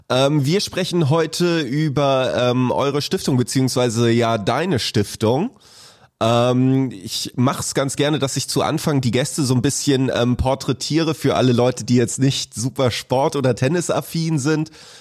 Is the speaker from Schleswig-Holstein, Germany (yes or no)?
yes; Pinneberg, Schleswig-Holstein, Germany; Ich komme ja auch aus Pinneberg und wohne hier auch noch.